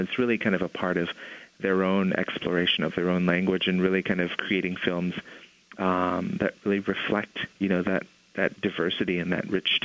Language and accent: English; Mescalero, New Mexico, United States; I remember growing up in Mescalero one time and watching TV